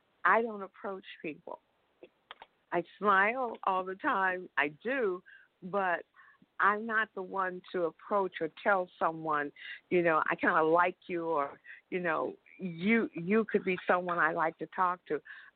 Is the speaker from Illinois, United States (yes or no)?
yes; Chicago, Illinois, United States; and I'm from Chicago originally, and in my world, there were so many people, and I had no idea I was shy.